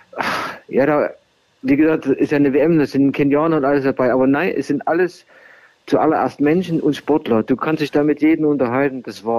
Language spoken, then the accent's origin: German; Saxony, Germany; born or raised there